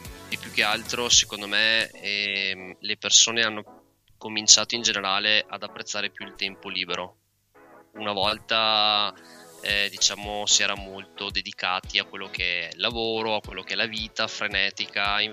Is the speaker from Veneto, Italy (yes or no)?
yes; Vicenza, Veneto, Italy; noi siamo di Vicenza, si suonava a Milano